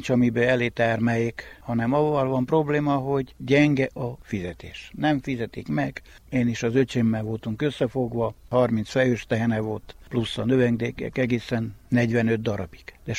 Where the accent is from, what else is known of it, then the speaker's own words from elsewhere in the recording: Istvánháza, Mureș County, Romania; Istvánházán születtem 1965. december 17. Most jelenleg a helyi község állatorvosával dolgozom. Én már 42 éve dolgozok itt a községben